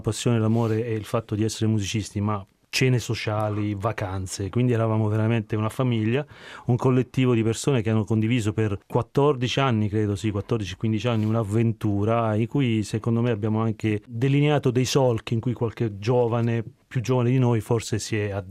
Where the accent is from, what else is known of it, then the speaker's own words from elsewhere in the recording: Foggia, Apulia, Italy; born there; Io sono nato a Foggia, ovviamente profondo sud